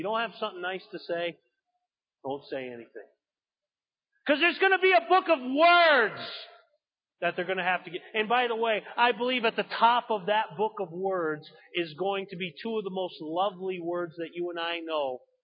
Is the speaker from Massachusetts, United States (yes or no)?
yes; Massachusetts, United States; See, I'm from Massachusetts. Hope you don't hold that against me.